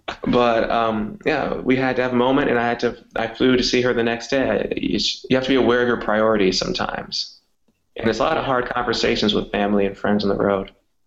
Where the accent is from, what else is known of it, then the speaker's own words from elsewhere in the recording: United States; accent: American; I want to be charming with my American accent in a foreign country.